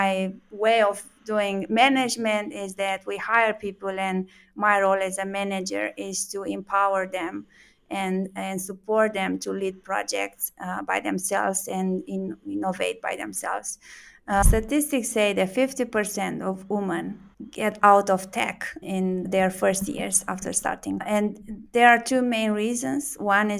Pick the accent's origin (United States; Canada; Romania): Romania; So I'm originally from Romania